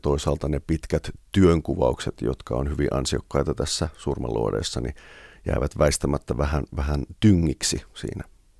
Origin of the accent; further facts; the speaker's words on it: Joutsa, Central Finland, Finland; mä olen kotoisin tuolta Keski-Suomesta pieneltä paikkakunnalta